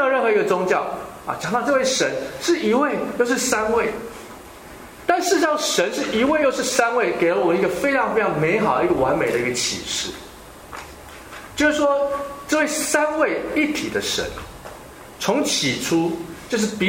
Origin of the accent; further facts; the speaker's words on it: China; 我们中国人以前不是说什么玉皇大帝嘛，对不对？